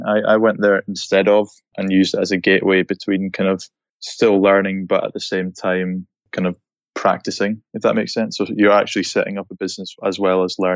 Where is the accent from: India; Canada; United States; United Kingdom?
United Kingdom; Shetland Islands, Scotland; I'm originally from the group of islands, Shetland Islands, which are at the most northerly tip of the UK. And I grew up there and went to school there